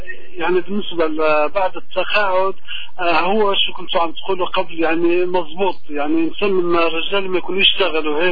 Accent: Morocco; انا مغربي وزوجتي لبنانيه.

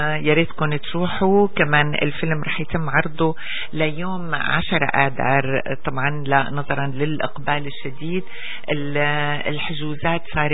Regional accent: Syria; طبعا هذا بيحفزنا أكثر لأنه يعني نشعر بالفخر أنه نحن سوريين

